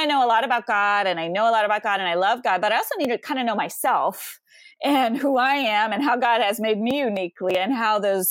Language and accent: English; Rocky Mountains, United States; now in Boston, United States; I live in Boston now, but you know, I was from the Rocky Mountains